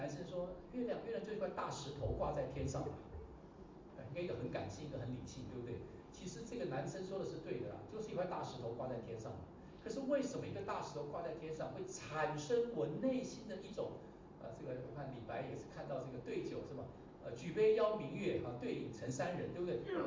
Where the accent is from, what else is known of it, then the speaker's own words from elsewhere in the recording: Taiwan; 我从台湾来，我就告诉你台湾有这十样东西